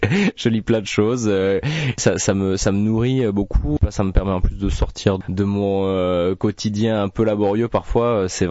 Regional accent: Carcassonne, Occitanie, France; also born or lived in Paris; J'étais dans une toute petite école de musique à Carcassonne, là où j'ai grandi.

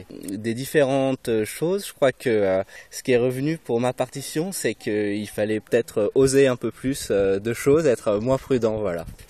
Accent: Nouvelle-Aquitaine, France; Alors, je viens de Charente-Maritime et j'ai fait des études d'alto à Tours.

